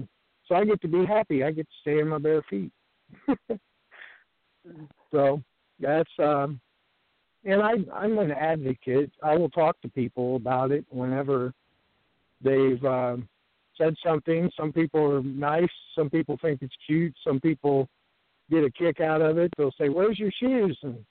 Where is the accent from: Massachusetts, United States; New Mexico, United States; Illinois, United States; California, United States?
Illinois, United States; Springfield; I moved back to where I grew up around Springfield, Illinois.